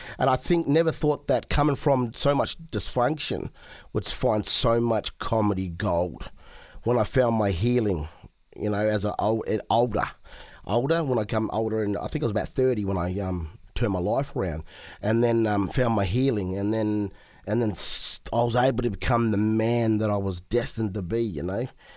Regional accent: Murray Bridge, South Australia, Australia; So I'm from the Lower Murray, and so I grew up in Taylor Bend Murray Bridge on the River Murray, and I'm from Raukan, and I currently live on an Aboriginal community called Raukan in South Australia.

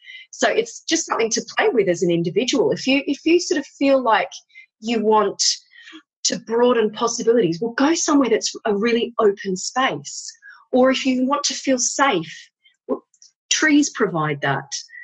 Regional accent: Curl Curl, New South Wales, Australia; And I grew up in Curlcurl on the cliffs.

